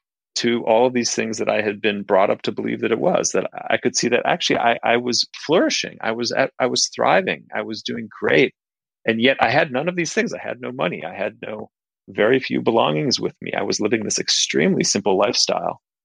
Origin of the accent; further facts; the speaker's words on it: Minneapolis, Minnesota, United States; I grew up in Minneapolis in the Midwest, you know, the middle class family.